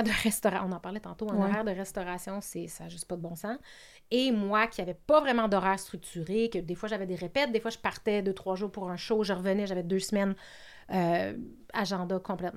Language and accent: French; Canada; first language French; moi, ma première langue, c'est le français. Fait qu'au Canada anglais, on pense que je suis anglophone.